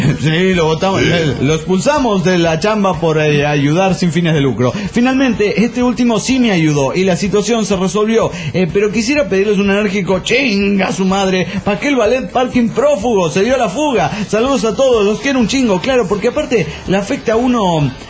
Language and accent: Spanish; Comitán, Chiapas, Mexico; de Comitán, Chiapas, México.